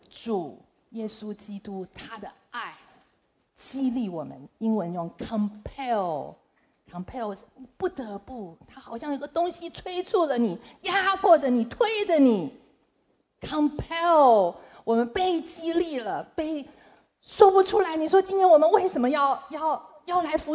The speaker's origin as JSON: {"language": "Chinese", "country": "China", "said": "那我们中国人，我们看到很多的中国的教会在不同的地方"}